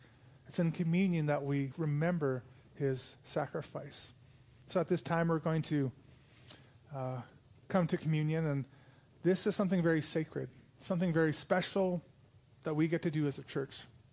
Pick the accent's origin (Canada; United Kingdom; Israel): Canada; You know, I know we're Anabaptists here and we're Canadian here